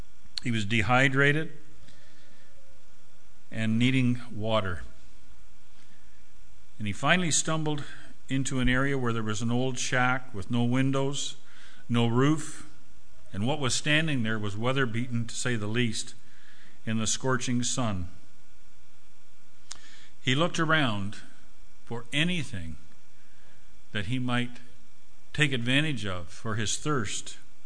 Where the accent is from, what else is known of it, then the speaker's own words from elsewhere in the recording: Canada; this will be the 64th winter that I've enjoyed as a Canadian